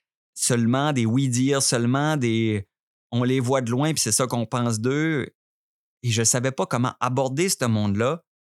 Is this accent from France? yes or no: no; Quebec, Canada; le compteur québécois. Je vous avais écrit un courriel cet automne.